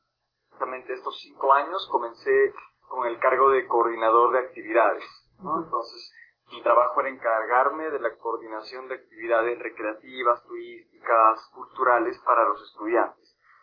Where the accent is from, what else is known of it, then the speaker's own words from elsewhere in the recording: Cusco, Peru; Yo soy de Cusco, sí, originalmente nací exactamente en el Valle Sagrado, que está como a una hora de aquí, es un lugar muy importante turísticamente hablando, muy visitado por los turistas, muy pequeño también, pero vivo en Cusco hace aproximadamente 10 años.